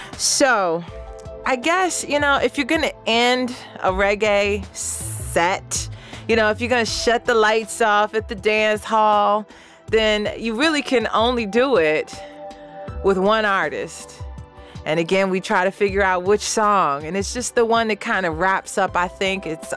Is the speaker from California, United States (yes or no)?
no; Detroit, Michigan, United States; born there; From where I was born in Detroit, Michigan, to wherever you are, this is in fact what it is all about.